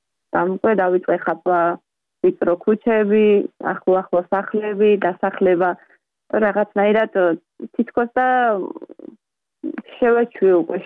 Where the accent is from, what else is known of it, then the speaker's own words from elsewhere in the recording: Batumi, Adjara, Georgia; now in United States; ქალაქში გავიზარდე, ბათუმში გავიზარდე და დღეშის სამჯერ დაბხულობით სულ თითქმის ზღვაზე ვიყავით, იმიტომ რომ ძალიან ახლოს ვცხოვრობ პირდაპირ ცენტრში ქალაქში.